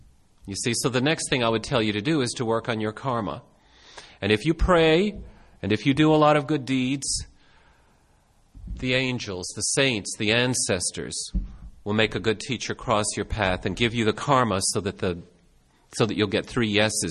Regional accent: United States; You know, I'm an American. I was raised in America, and I had to reverse this inside myself

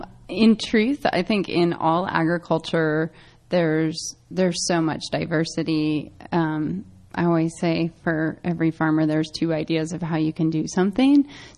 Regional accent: Midwest, United States; We are all from suburban-ish bedroom communities. Kirsten's from the East Coast. I'm from the Midwest, and Daryl's from the West Coast.

